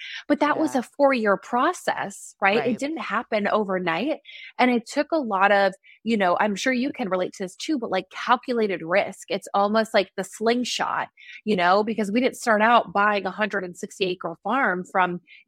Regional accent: New York, United States; I'm from New York.

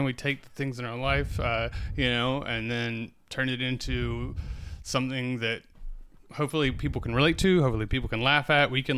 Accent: South Carolina, United States; also born or lived in Atlanta; now in New York, United States; But yeah, so I'm from South Carolina originally. That's where I grew up. I've lived in New York about 5-6 years now. And I moved here from Atlanta.

